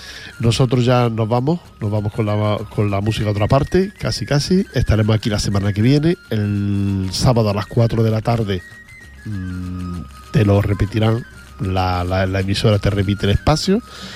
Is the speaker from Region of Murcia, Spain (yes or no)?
no; Andalusia, Spain; accent: Andalusian; pues de esto del acento de Andalucía, el que yo tengo y seguramente que el que tú tienes también. Mi acento es de Andalucía